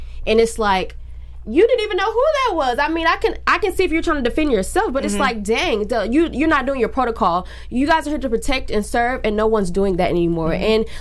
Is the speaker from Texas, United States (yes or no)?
yes; Dallas, Texas, United States; I'm actually from Dallas, Texas. So this hit home for me as well as just like the other murder that just happened.